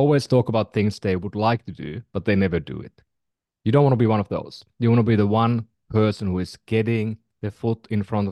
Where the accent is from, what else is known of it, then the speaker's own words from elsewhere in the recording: Finland; now in United States; Yeah, I mean, as a context, I'm from Finland. I've been in the Bay Area for 16 years, and I was new to the U.S. Healthcare system